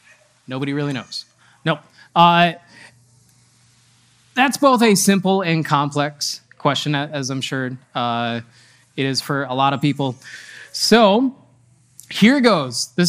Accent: Wisconsin, United States; I grew up in Wisconsin.

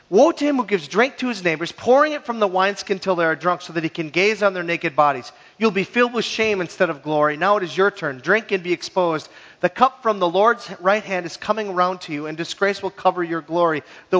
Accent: Hibbing, Minnesota, United States; I'm from Hibbing, Minnesota. Hibbing was an absolutely beautiful city 150 years ago when they had trees.

